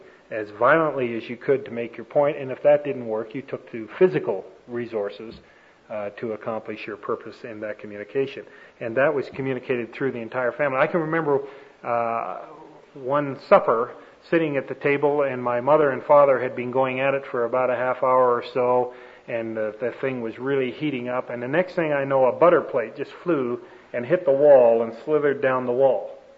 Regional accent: Toronto, Ontario, Canada; born or raised there

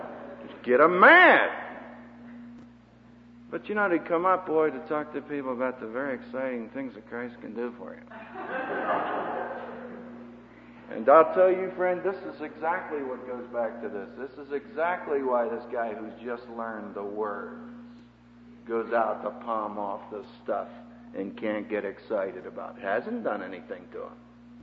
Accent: Philadelphia, Pennsylvania, United States; I came from Philadelphia, and if you do, you know the problem.

